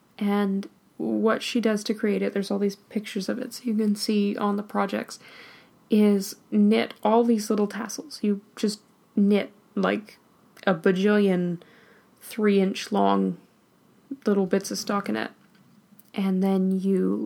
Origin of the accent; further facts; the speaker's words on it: Pacific Northwest, United States; accent: Pacific Northwest; I drawl through it in my Pacific Northwest accent